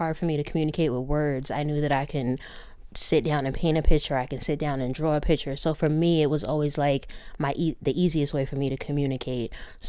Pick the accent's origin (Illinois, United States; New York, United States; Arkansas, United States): New York, United States; I'm from Westchester County, New York.